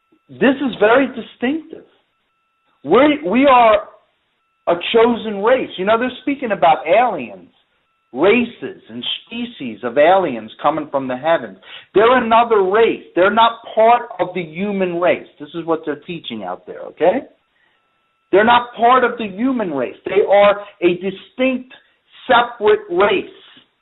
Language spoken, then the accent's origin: English; United States; who I am as an American, quote-unquote, on paper, It's just a matter of where I was born.